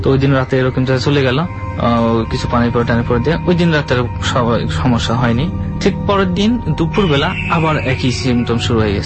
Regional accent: Natore, Rajshahi Division, Bangladesh; নাটোরেই, আমার দেশের বাড়িতেই।

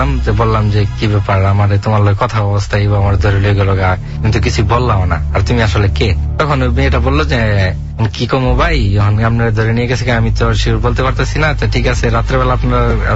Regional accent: Gafargaon, Mymensingh Division, Bangladesh; তো তখন যদি বলতাম যে মাইমিসিং গফরগাঁও বাড়ি, তো ওনার বাড়ি গফরগাঁও

